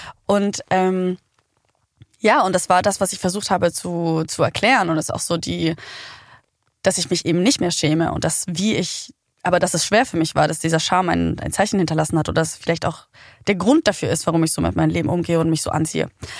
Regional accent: Sicily, Italy; Um die Frage zu beantworten, ich bin auf Sizilien aufgewachsen

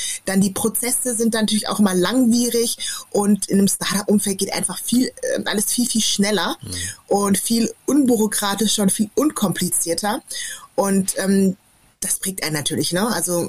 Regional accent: Germany; für mich ist halt Deutschland meine Heimat

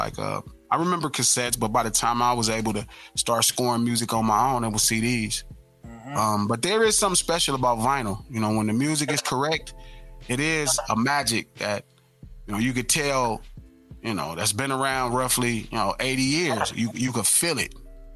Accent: West Coast, United States; But I feel like because I am from the West Coast, because I am, you know, one of the last gangster rappers

